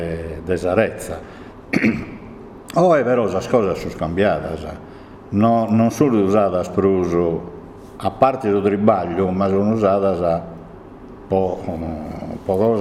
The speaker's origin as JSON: {"language": "Italian", "region": "Sardinia", "country": "Italy", "tie": "born or raised there", "said": "che ho nascito in Sardegna e sono sardo."}